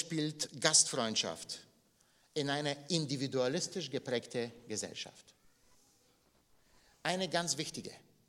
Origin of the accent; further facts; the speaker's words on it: Bulgaria; ich bin in Bulgarien aufgewachsen, in einer kleinen Gemeinde mit 60 Mitgliedern. Und wir waren damals 20 Kinder in dieser Gemeinde.